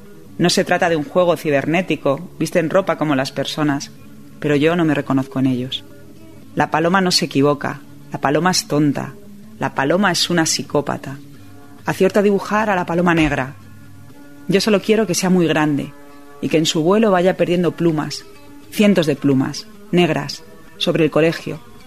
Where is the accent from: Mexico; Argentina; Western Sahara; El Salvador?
Western Sahara; first language Spanish; En mi caso es fácil porque es mi lengua materna, pero en el resto de mis compañeros es su segunda lengua y que supone una forma más de reivindicar el rasgo que distingue a los saharauis